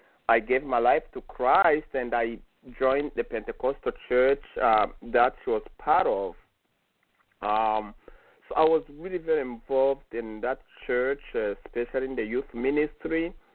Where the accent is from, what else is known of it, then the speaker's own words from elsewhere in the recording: Kigali, Rwanda; English is a second language; in the northern province of Rwanda, and when I was a year old, my parents moved to the capital city, Kigali, where I grew up most of my life. I grew up in Kigali